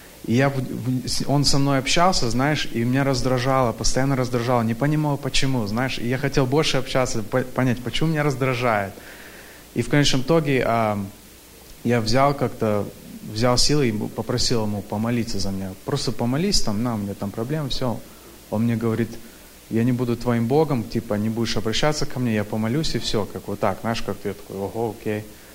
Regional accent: Sacramento, California, United States; я из Сакраменто. Я как-то вырос в баптистском, как, ну, религии

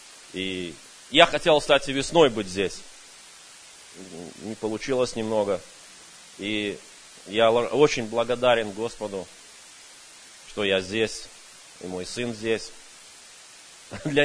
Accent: Sacramento, California, United States; я из Сакраменто.

